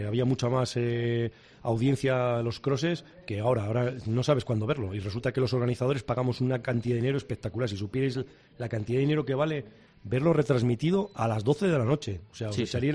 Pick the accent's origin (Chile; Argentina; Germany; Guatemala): Germany; Spanish is a second language; now in Spain; Bueno, yo no soy español de nacimiento, soy alemán, y yo en aquel momento estaba allí. Yo era un niño que vivía allí